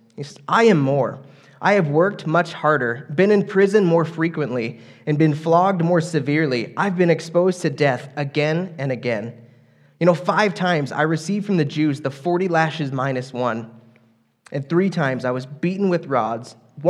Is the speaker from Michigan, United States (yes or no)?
no; Alaska, United States; You know, growing up in Alaska, I had many opportunities to go camping.